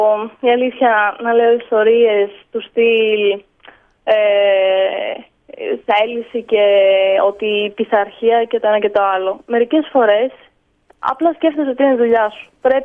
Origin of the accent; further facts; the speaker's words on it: Lesbos, North Aegean, Greece; από τον τόπο μου, από τη Λέζο